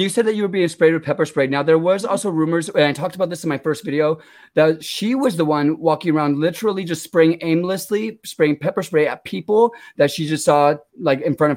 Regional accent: United States; I'm American.

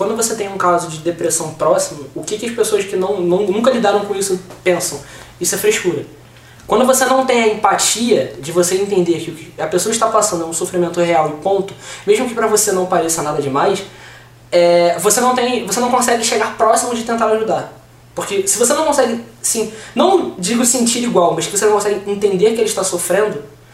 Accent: São Gonçalo, Rio de Janeiro, Brazil; Aqui de Niterói não, a gente é de São Gonçalo.

